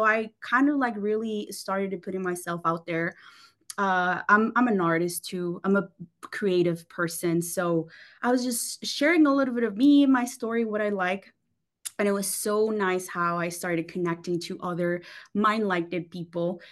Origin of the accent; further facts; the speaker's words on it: Mexico City, Mexico; now in Las Vegas, United States; I'm from Mexico City.